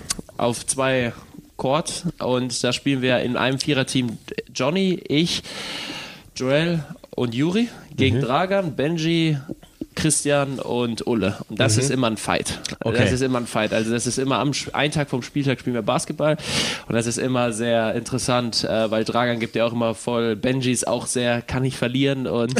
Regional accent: Kaiserslautern, Rhineland-Palatinate, Germany; Weil ich komme ja ursprünglich aus Kaiserslautern

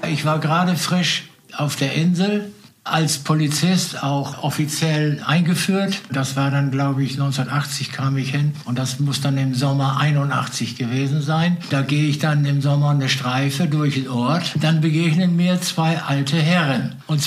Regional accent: Aurich, Lower Saxony, Germany; Ich sag, ich komme aus Aurich.

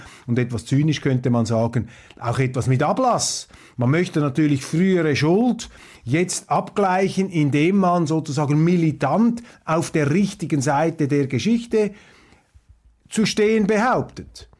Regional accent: Switzerland; Und da muss ich Ihnen sagen, als Schweizer mache ich mir dann allmählich Sorgen über den Standort Davos

